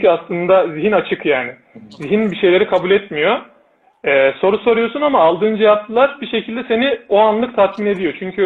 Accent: Gümüşhane, Turkey; now in Istanbul, Turkey; mekatronik mühendisiyim. İstanbul Bağcılar'da yaşıyorum. Memleketim de Gümüşhane.

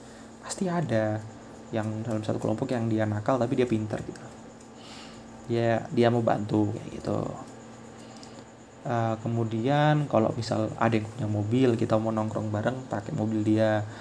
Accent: Java, Indonesia; kita orang Jawa yang keras gitu loh.

